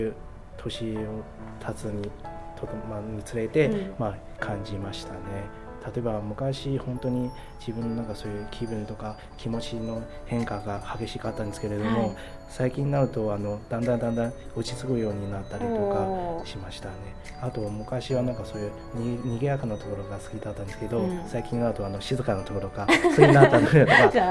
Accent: Shenyang, Liaoning, China; Japanese is a second language; now in Japan; 私の出身地は信陽で、東北地方一番大きな町です

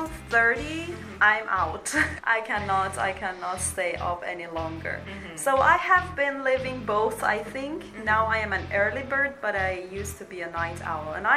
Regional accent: Iran; I'm from Iran.

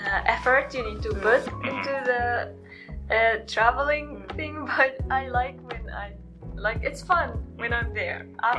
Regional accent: Syria; and I'm from Syria.

